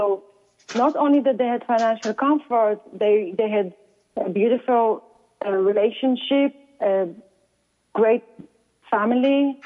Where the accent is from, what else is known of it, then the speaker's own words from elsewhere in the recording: Israel; So I was born and brought up in Israel.